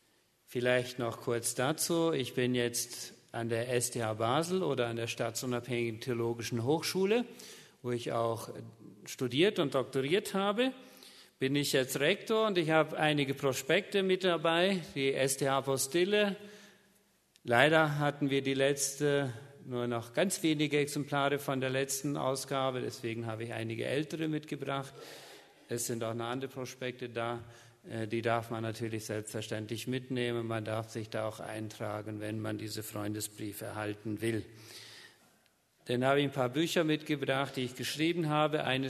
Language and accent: German; Paraguay; first language Plautdietsch; German is a second language; moved away as an adult; now in Switzerland; Ich bin in Paraguay aufgewachsen, Südamerika, in einer Mennonitenkolonie mit Plattdeutsch als Muttersprache. Bin dann 89 in die Schweiz gekommen, nach Basel zum Studium der Theologie